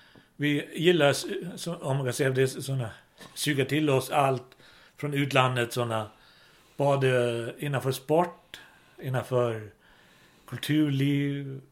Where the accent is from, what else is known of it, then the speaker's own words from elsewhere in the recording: Klaksvik, Faroe Islands; Swedish is a second language; från min hemstad Klaksvik